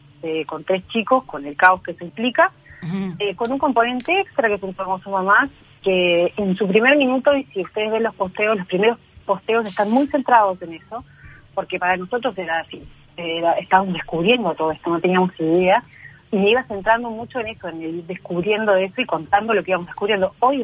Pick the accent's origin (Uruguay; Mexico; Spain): Uruguay; nosotros nos vinimos a vivir a Uruguay cuando Cande tenía 1 año de nacida. Yo soy uruguaya, nací en chileno, pero vinimos en busca de calidad de vida.